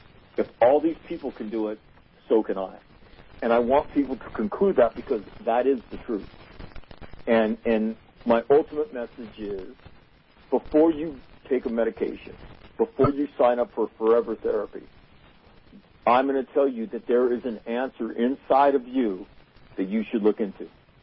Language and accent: English; Sacramento, California, United States; The worst thing I've ever seen in my life, I grew up in Sacramento.